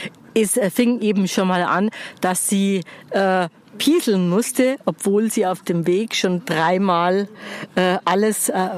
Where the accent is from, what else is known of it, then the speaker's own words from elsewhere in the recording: Munich, Bavaria, Germany; now in Dachau, Germany; Ich bin gebürtige Münchnerin und wohnen tue ich in Dachau mittlerweile.